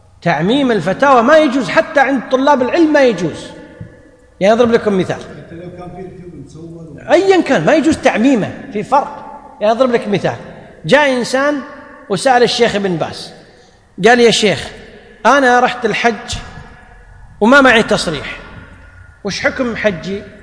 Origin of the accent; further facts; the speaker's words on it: Kuwait; عندنا في الكويت الحمد لله هي الفتوى موجودة